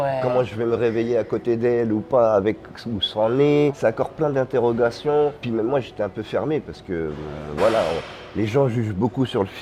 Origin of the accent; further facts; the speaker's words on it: Paris, Île-de-France, France; comme je suis parisien, je vais pas à la piscine et puis j'ai pas accès à la mer.